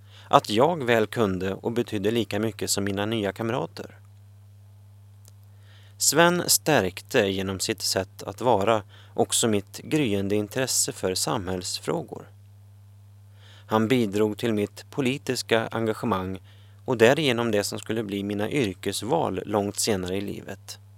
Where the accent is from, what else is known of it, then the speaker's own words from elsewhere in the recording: Ragnvallsträsk, Norrbotten County, Sweden; Jag är uppväxt i Ragnvalls träsk 1,5 mil utanför stan. Efter att ha gått de första 6 åren i byskolan kom jag ut i den stora världen, till stan. Året var 1965 och jag var 13 år.